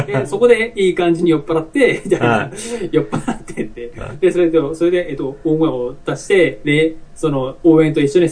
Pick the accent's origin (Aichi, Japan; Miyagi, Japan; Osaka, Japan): Miyagi, Japan; Sendai; now in Tokyo, Japan; 地元が仙台で、